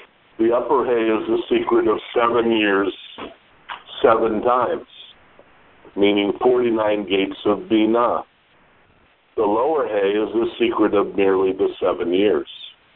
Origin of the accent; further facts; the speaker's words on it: United States; After all, I was raised in America.